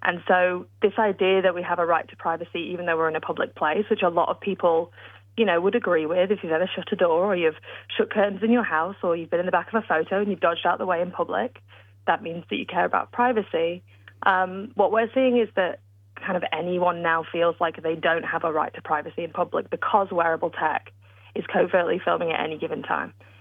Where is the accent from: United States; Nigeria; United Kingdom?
United Kingdom; accent: British; I'm British, as you can tell by my accent